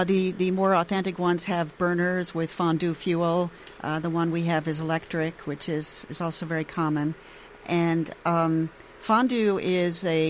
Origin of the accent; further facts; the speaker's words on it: Switzerland; first language Swiss German; also born or lived in Iowa, United States; German, Swiss German, yeah. And I spent about half of my childhood in Switzerland, the other half in Iowa.